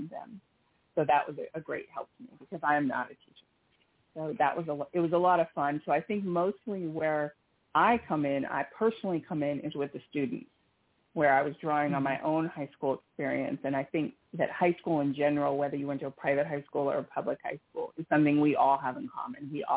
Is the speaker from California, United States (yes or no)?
yes; California, United States; As far as the school, I did not go to private schools, but I am from California.